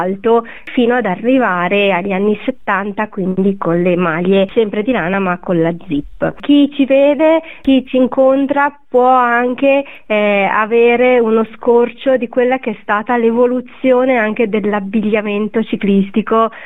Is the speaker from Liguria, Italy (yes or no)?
yes; Liguria, Italy; born there; perché io sono ligure di nascita